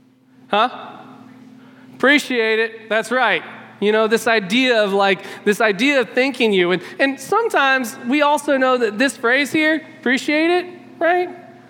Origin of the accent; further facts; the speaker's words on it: Southern United States, United States; Now, I don't know about you, but I grew up in the South.